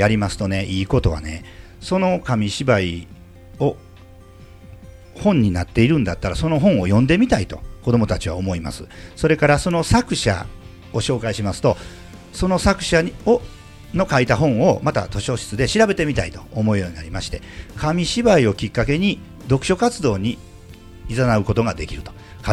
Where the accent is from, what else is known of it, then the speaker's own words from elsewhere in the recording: Sakurai, Nara, Japan; これは、私の地元である桜井市にあります